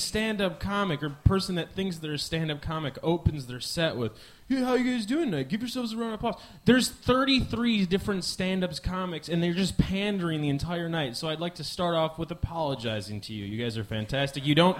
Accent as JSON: {"language": "English", "region": "Midwest", "country": "United States", "said": "And I'm from the Midwest, so, like, you're barely drinking at all."}